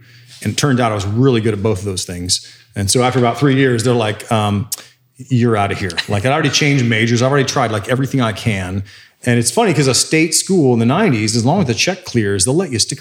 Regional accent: the Carolinas, United States; now in Texas, United States; I grew up in Carolina and then moved to Texas in Denton County, north of Dallas.

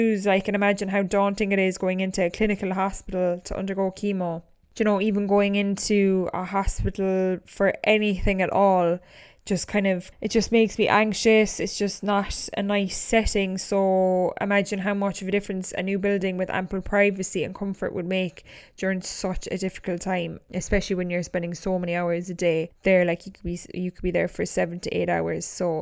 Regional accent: County Kerry, Ireland; obviously a lot of people are from Kerry, seeing as I'm from Kerry, or you may have family in Kerry or whatever.

